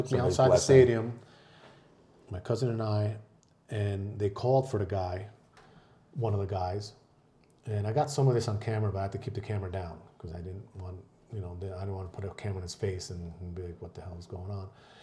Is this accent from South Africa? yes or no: no; Argentina; born there; English is a second language; Since I was born in Argentina, I was in the Air Force. I served in the military in Argentina and I was known as a Yankee.